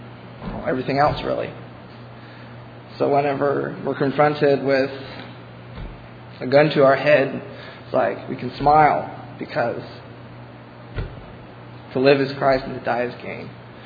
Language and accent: English; Ohio, United States; I'm from Ohio.